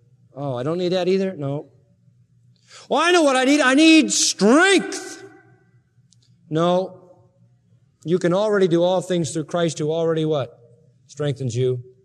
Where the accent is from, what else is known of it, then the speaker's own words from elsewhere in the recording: United States; Now, I'm an American citizen. No matter where I go in the world, I'm an American citizen.